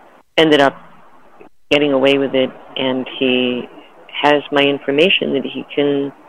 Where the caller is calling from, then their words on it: Hawaii, United States; Hi, aloha. I'm calling from Hawaii.